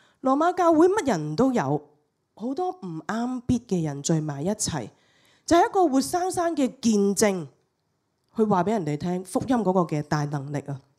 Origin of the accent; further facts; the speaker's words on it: Hong Kong; 完全不符合我們香港人的經濟原則